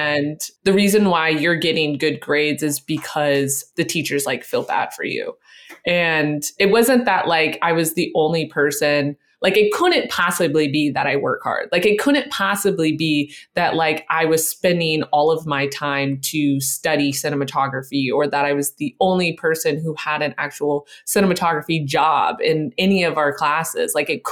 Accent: Fresno, California, United States; it was close to my hometown, Fresno, where my parents were living at the time.

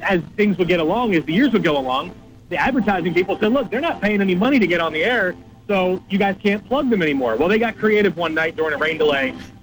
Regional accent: Philadelphia, Pennsylvania, United States; And it's funny because, you know, growing up in Philadelphia, I used to listen to the great Harry Callis call games when I was a youngster.

